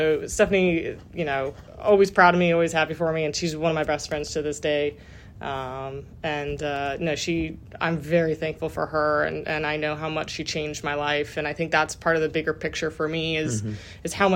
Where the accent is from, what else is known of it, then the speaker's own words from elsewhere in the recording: California, United States; also born or lived in Indiana; I'm originally from California. Mm-hmm. I was born in California, grew up until my parents divorced. And then I went to Indiana after my parents split up.